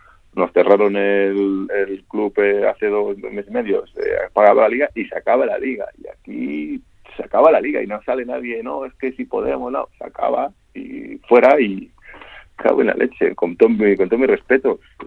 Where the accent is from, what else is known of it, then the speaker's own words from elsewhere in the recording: Spain; yo lo palpo como español que trabajo aquí